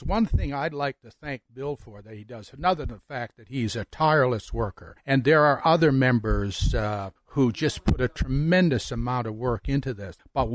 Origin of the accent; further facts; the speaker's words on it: Canada; In fact, I'm a Canadian myself